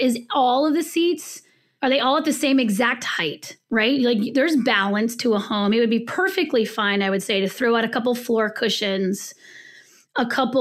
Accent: California, United States; I'm from the West Coast. I was born in California.

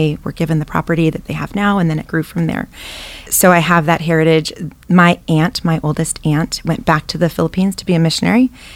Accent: Indian Hills, United States; I was raised in Indian Hills. I grew up there. We either lived close to the camp or on the property many of the years of my life.

